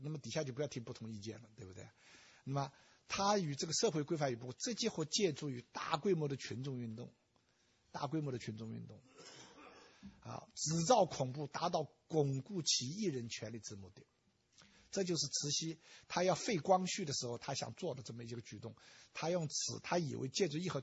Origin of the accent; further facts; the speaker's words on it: China; 我希望我们中国人呢，早日从这种龙的捆绑里走出来。